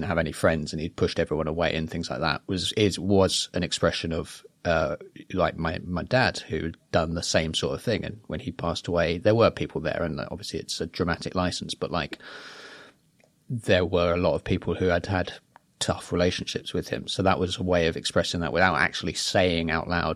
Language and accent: English; Iceland; was about going back to my hometown in Iceland